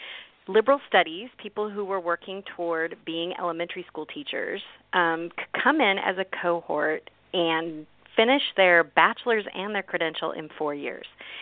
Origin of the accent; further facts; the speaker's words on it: Chico, California, United States; and then I'm from Chico and got to stay in Chico, so I'm kind of a fan of Chico State.